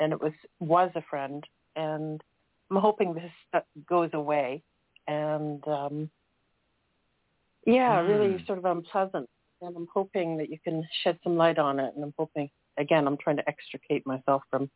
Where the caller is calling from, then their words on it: Toronto, Ontario, Canada; I'm calling from Toronto.